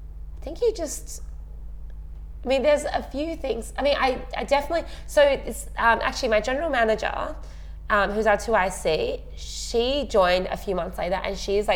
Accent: China; born or raised there

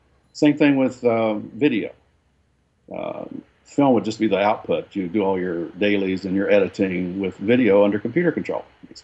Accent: New Mexico, United States; The name came from my background in New Mexico. I grew up in New Mexico, where Spanish is rampant, as everybody knows.

